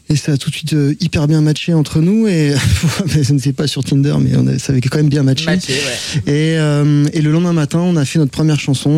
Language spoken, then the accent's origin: French; Amiens, Hauts-de-France, France; born there; Moi, je suis née à Amiens. En Picardie.